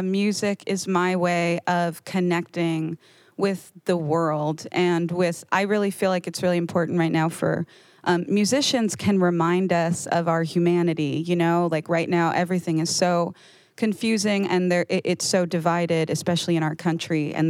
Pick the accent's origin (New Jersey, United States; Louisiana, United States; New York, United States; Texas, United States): New York, United States; New York City; I grew up in the Bronx. It's like an hour and a half on the train.